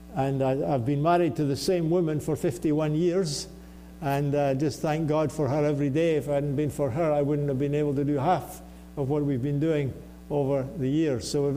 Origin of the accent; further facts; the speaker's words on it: Scotland, United Kingdom; moved away as an adult; also born or lived in England; Yes, so I'm born and raised in Scotland, as you can hear.